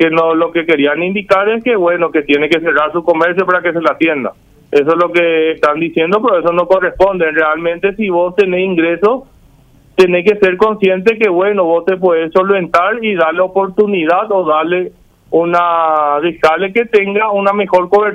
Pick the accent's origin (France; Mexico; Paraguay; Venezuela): Paraguay; nosotros como paraguayos